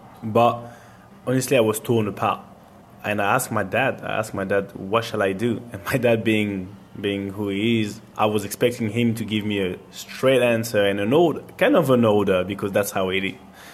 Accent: France; I grew up in France, but in my house, it was Cameroon. I was in France, but everything was Cameroonian, honestly, from start to finish.

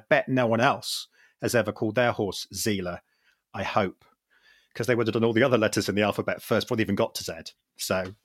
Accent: South West England, United Kingdom; Where I grew up, the county I grew up in England is Cornwall, and there's loads of amazing and crazy village names.

